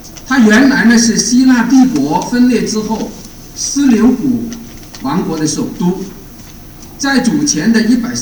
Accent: Guangdong, China; 人，不知道啊，我本来是广东人的。

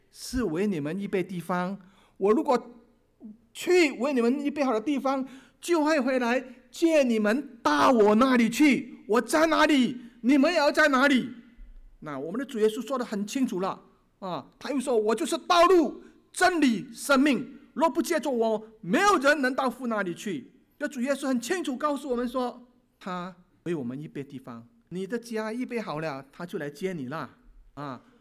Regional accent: China; 我们中国人说孔子是至圣先师哈，伟大的老师啊，那怎么可以说他错？

